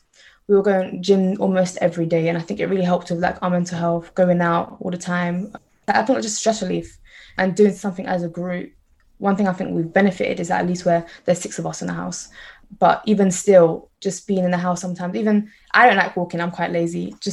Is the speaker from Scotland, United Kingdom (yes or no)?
no; London, United Kingdom; the end of last year, I turned 20. I currently study economics at university. I grew up in London, in particular South London, and I am from an Eritrean heritage, with both my parents being Eritrean.